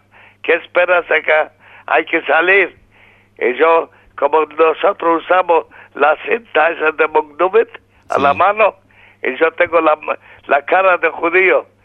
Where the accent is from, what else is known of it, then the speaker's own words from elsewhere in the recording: Warsaw, Masovian Voivodeship, Poland; Spanish is a second language; Yo vivía en Varsovia, siempre nací en Varsovia y viví en Varsovia. Tuve en gueto Varsovia. Cuando empezó la guerra en 39, yo soy de año 1921. Así tenía 18 años.